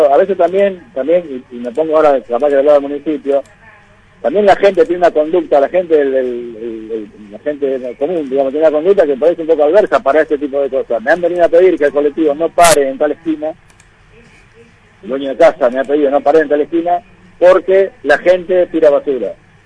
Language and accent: Spanish; Buenos Aires, Argentina; yo soy de Buenos Aires